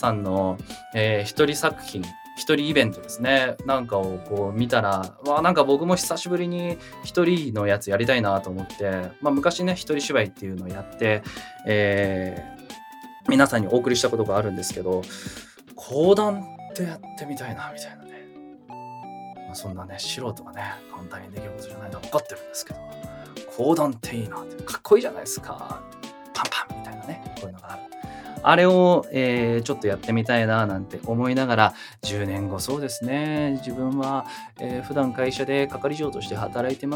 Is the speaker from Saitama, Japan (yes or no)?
yes; Saitama, Japan; born there; 僕埼玉県生まれなんですけど、名誉埼玉県だと勝手に思ってますが